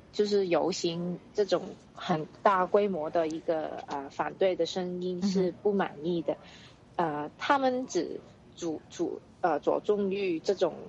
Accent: Hong Kong; 其实我们香港人在做的事也是为了自己香港的未来

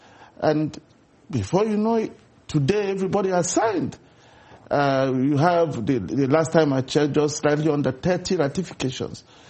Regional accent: Nigeria; because I'm originally a Nigerian

